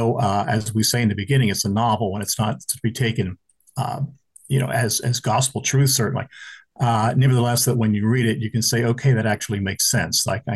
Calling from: Pennsylvania, United States; No, I'm in right? I'm in Pennsylvania.

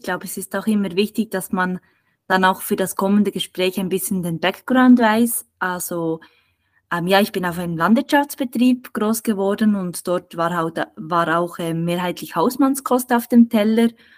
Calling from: Straelen, North Rhine-Westphalia, Germany; Aus Strehlen, das ist so ein kleines Dorf an der holländischen Grenze

